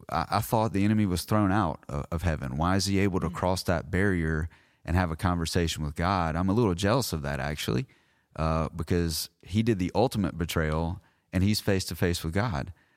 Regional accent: United States; Do I follow Christ because I'm an American and my life is honestly pretty comfortable?

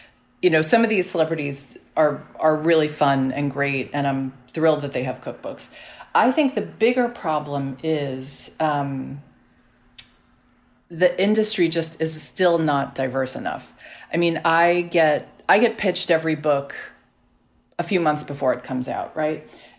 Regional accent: Staten Island, New York, United States; I grew up on Staten Island.

